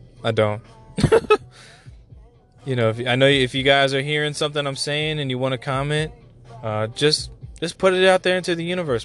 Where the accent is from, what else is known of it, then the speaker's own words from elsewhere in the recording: Louisiana, United States; Being down from Louisiana, I love the Saints.